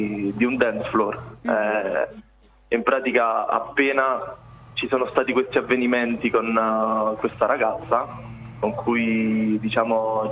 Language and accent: Italian; Mondragone, Campania, Italy; vengo da Mondragone, un piccolo paese della provincia di Caserta.